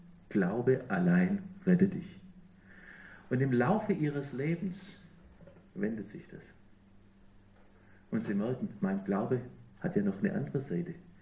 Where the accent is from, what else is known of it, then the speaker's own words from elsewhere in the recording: Baden-Württemberg, Germany; Ich bin Schwabe gewesen.